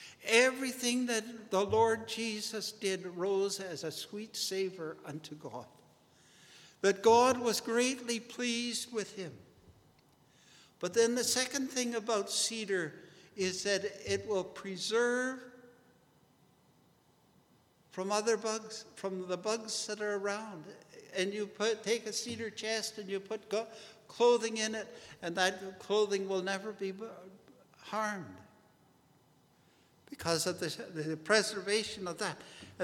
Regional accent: Thunder Bay, Ontario, Canada; Now, when I grew up in Thunder Bay, we had a lot of cedar trees around them.

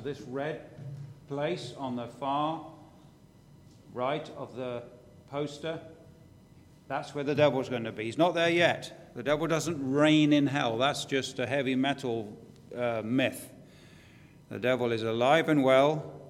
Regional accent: Northern Ireland, United Kingdom; Actually, I'm from Northern Ireland. I keep saying England. We just moved before we came

